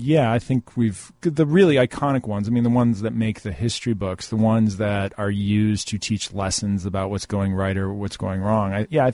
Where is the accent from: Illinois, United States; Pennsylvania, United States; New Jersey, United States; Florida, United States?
Illinois, United States; Libertyville; I'm from Libertyville, yeah.